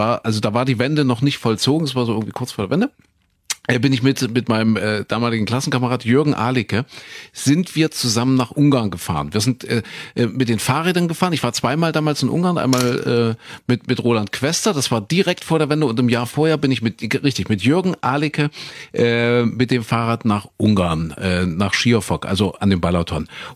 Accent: East Germany, Germany; wir so als Ossi-Kinder, alles so ein bisschen schmuddelig

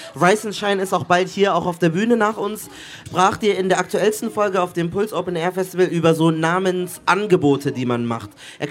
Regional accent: Germany; ich bin als Deutscher geboren

